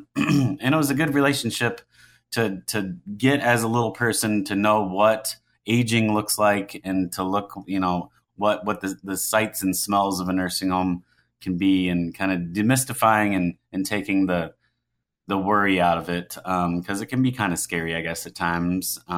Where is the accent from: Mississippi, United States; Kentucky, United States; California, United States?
Kentucky, United States; Louisville; So I grew up in Louisville, Kentucky, Louisville, for others that don't like that pronunciation. But good old Louisville, Kentucky. I lived there until I was 18, and I'm back now.